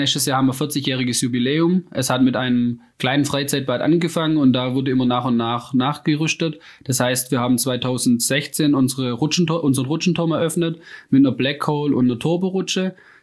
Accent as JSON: {"language": "German", "region": "Baden-Württemberg", "country": "Germany", "lives_now": "Freudenstadt, Germany", "said": "Nein, ich komme ursprünglich aus dem Rems-Murr-Kreis. Und bin jetzt einfach wegen Beruf hier, wegen der Stelle dann hier in der Nähe hingezogen."}